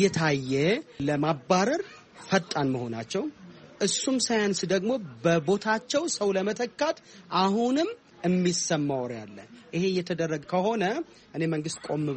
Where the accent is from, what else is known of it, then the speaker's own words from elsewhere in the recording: Bahir Dar, Amhara, Ethiopia; መኖረው እዚህ ባህር ዳር ከተማ ውስጥ ነው። ተወልጄ ያደግኩትም እዚሁ ባህር ዳር ነው።